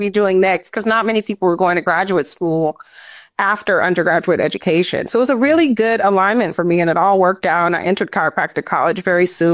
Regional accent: San Francisco, California, United States; I grew up in San Francisco in the Western Addition neighborhood, which now has a new name, but the area just above downtown, really beautiful area in San Francisco, born and raised.

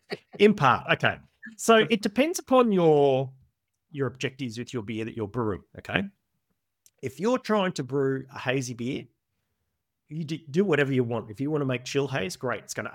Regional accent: Australia; I'm Australian, by the way

